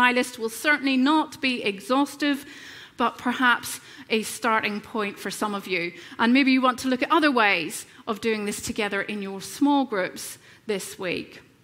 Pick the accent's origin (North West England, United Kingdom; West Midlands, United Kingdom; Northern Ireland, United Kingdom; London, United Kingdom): Northern Ireland, United Kingdom; I grew up in Northern Ireland, if you hadn't already guessed by my accent.